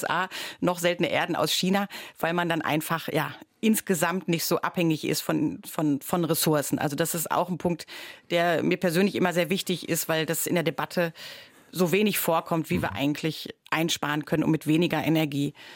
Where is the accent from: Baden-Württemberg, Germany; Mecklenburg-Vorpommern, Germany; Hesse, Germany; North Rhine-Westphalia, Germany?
North Rhine-Westphalia, Germany; Ich komme aus dem Ruhrpott.